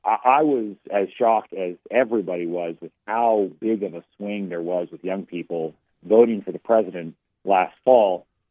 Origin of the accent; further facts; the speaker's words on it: Texas, United States; now in Tennessee, United States; Well, I come from Texas, so I have a very soft spot in my heart for Tennessee